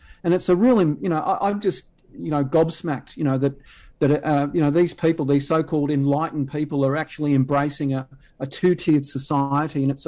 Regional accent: Australia; as an Australian

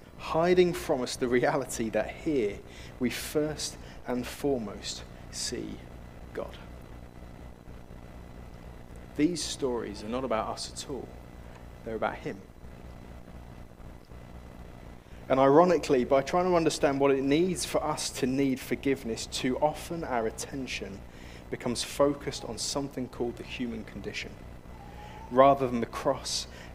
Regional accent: England, United Kingdom; I'm English.

